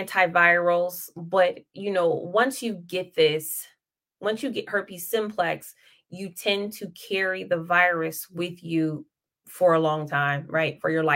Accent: Ohio, United States; now in Japan; I'm from Ohio.

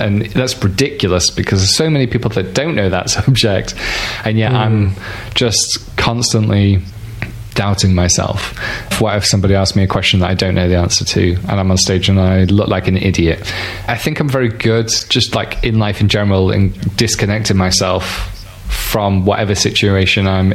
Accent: Stoke-on-Trent, West Midlands, United Kingdom; also born or lived in Southampton; So I'm in Newcastle under Lyme. And I've only been here for 8 years. I lived in Stoke-on-Trent before most of my life, and I was born in Southampton, so I've moved quite a bit.

